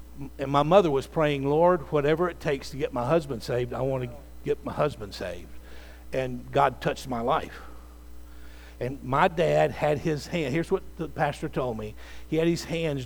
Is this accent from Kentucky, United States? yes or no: yes; Covington, Kentucky, United States; born there; I was born in Covington, Kentucky, and when I was 18 months old, I developed a serious blood disease.